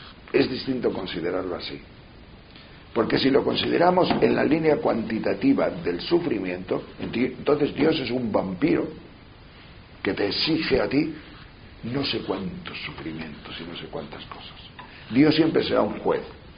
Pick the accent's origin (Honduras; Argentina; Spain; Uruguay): Spain; León, Castile and León; por ahí por norte, por mi tierra, venden esos guisantes envasados. Y había traído de León 5 o 6 kilos.